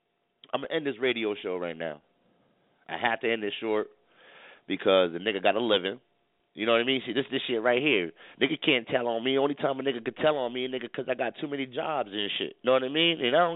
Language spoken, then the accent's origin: English; New Haven, Connecticut, United States; I'm from New Haven, man.